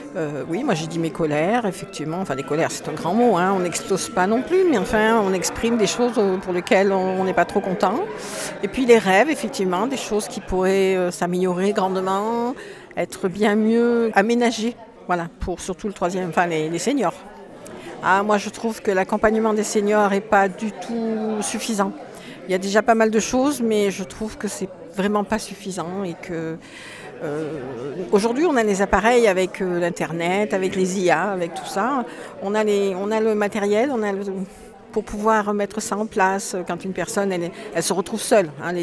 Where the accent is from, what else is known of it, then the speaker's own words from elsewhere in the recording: Saint-Nazaire-en-Royans, Auvergne-Rhône-Alpes, France; De Saint-Nazaire-en-Royans.